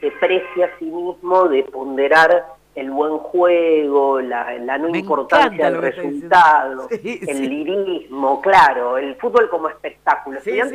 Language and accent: Spanish; Buenos Aires, Argentina; yo soy un porteño que se enamoró de Estudiantes con el campeonato de 1982. Yo en ese momento era hincha de Atlanta.